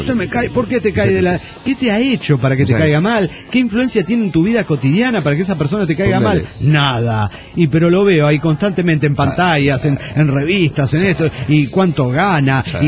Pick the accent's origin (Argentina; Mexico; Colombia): Argentina; como cualquier argentino